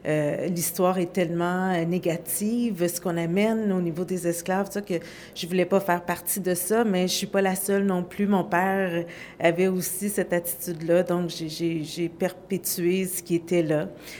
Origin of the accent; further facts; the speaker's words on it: Quebec, Canada; moi, je viens du Québec, je viens d'un endroit où est-ce qu'on n'a jamais parlé de l'histoire des Noirs